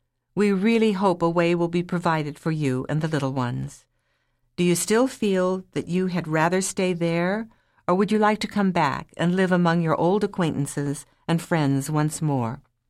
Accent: Tucson, Arizona, United States; born there; also born or lived in California; I've always considered myself a California girl and have been proud of it. But in reality, I was born in Tucson, Arizona.

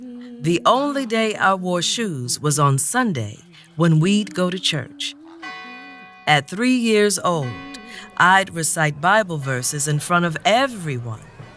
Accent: Mississippi, United States; I was born in Mississippi and grew up on my grandparents' farm. We had no TV, no telephone. There wasn't even a bathroom in our house.

